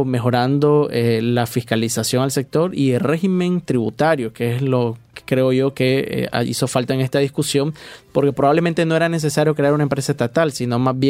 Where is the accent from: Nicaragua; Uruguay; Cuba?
Nicaragua; Y obviamente como nicaragüenses no queremos que eso suceda, ¿verdad?